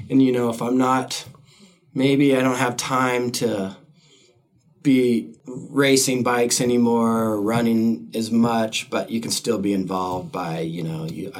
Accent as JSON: {"language": "English", "town": "Helena", "region": "Montana", "country": "United States", "tie": "born or raised there", "said": "Anna came to me for the Helena when I grew up in Helena."}